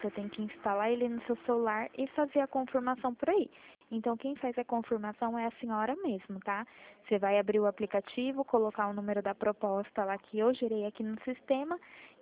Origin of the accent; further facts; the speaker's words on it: Itatiba, São Paulo, Brazil; A minha cidade é Itatiba.